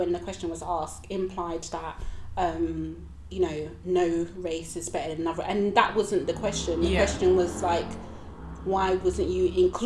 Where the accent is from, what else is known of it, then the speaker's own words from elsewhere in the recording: United Kingdom; our people kind of thing, being Black British.